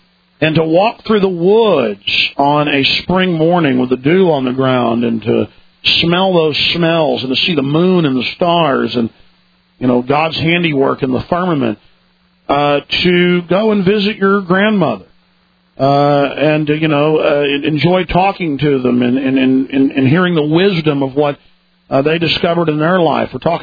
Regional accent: Dallas, Texas, United States; And I grew up in Dallas, and things were rough in the 80s.

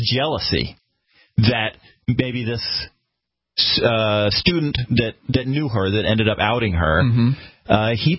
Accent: North Carolina, United States; I am from North Carolina. I don't think North Carolina is especially racist.

